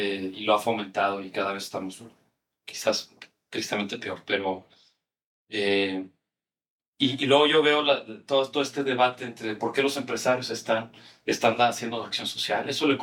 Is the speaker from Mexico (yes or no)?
yes; Mexico; born there; aquí soy, aquí nací.